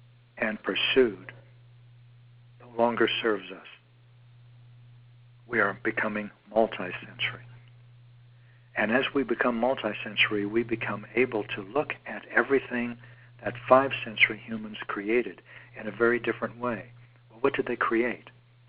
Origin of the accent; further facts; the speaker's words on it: United States; because I'm American and because I'm most familiar with the American form of government, I'll refer to that.